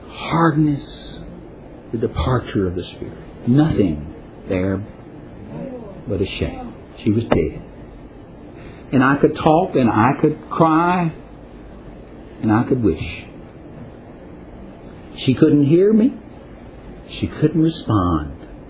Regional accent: Louisiana, United States; Well, it's based on a true story out of Louisiana. That's my home state. I don't know that I'm necessarily proud of that.

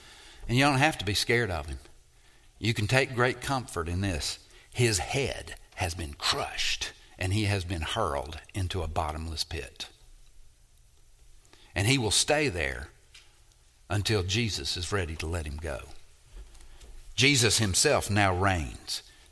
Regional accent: Mississippi, United States; You know, I come from Mississippi, and I know exactly what that means. Because we didn't have, at one point in my life, we didn't have indoor plumbing and bathrooms.

